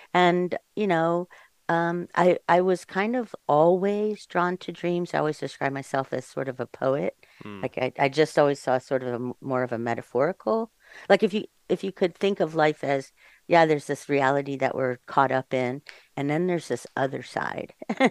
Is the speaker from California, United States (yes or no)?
yes; California, United States; "You're writing about dreams? What? Where are you from?" "Oh, California."